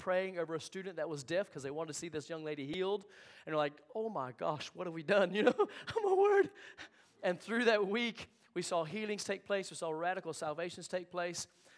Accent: North Carolina, United States; born there; now in Houston, United States; I almost said North Carolina. That's where I'm born. I was born in North Carolina. Houston, Texas, One Life Church. We've been there the last 4 years.

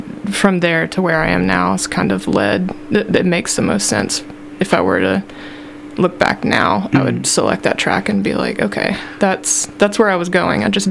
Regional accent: Kentucky, United States; also born or lived in Winchester, Tennessee / Georgia; Winchester, Tennessee. Mm-hmm. Very southeastern Tennessee. Just above Alabama. I was born there and lived there for a few years, but also lived in Georgia for a while, and then moved to Kentucky when I was in high school.

